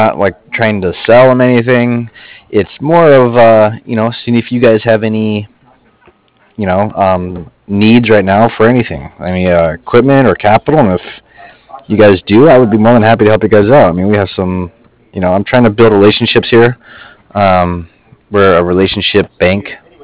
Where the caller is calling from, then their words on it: Cardiff, California, United States; I'm calling from Cardiff. It's C-A-R-D-I-F-F, like Frank.